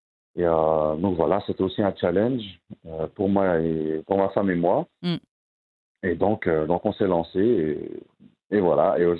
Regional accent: Belgium; now in Morocco; Donc, je suis né en Belgique, j'ai étudié en Belgique, j'ai travaillé, je me suis marié en Belgique et je suis revenu au Maroc en 2011.

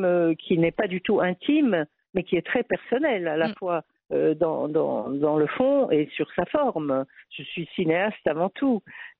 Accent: Morocco; Moi je suis d'origine juive marocaine, j'ai grandi comme juive au Maroc

